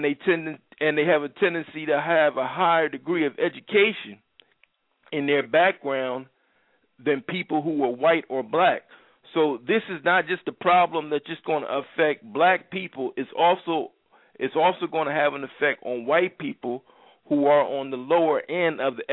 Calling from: Philadelphia, Pennsylvania, United States; Hello, yeah, I'm calling from Philadelphia.

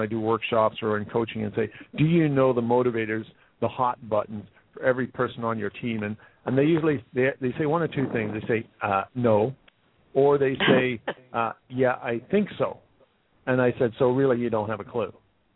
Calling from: Scotland, United Kingdom; I'm calling from my office in the Highlands of Scotland.

